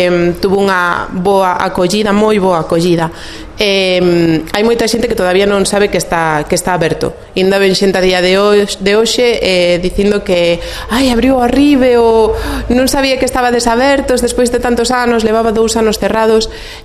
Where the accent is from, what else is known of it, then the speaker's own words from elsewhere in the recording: Pontedeume, Galicia, Spain; eu son de Pontedeume, sí.